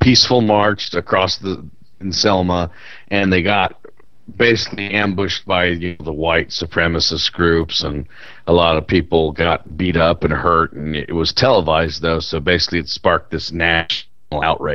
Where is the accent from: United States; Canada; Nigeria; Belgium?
Belgium; Brussels; English is a second language; I am not. I am from Brussels.